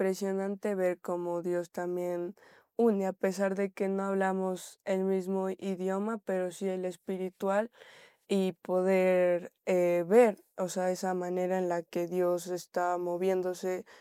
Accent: Latacunga, Cotopaxi, Ecuador; Sí, siempre en Latacunga.

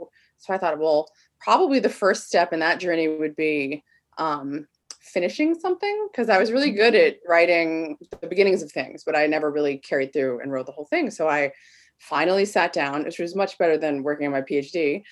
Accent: New Jersey, United States; also born or lived in England / California; now in Southern Oregon, United States; I grew up in New Jersey. And since then I have lived all over the place, including England, California. And now I live in beautiful Southern Oregon

